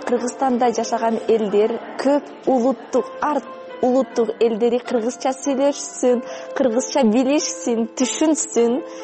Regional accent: Kazakhstan; now in Bishkek, Kyrgyzstan

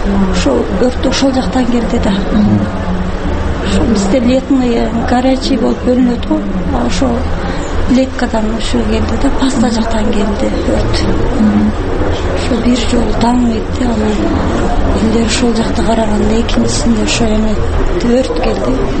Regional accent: Osh, Osh Region, Kyrgyzstan; Мен Оштонмун.

